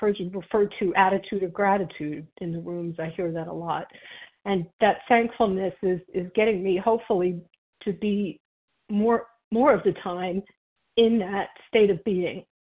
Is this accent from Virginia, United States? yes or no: yes; Virginia, United States; I'm from Virginia, and I am a newcomer as of the beginning of this month.